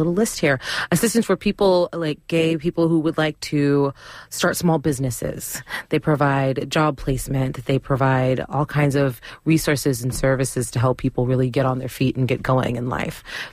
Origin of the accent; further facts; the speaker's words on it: California, United States; And I grew up in the Bay Area, so I didn't really understand how that worked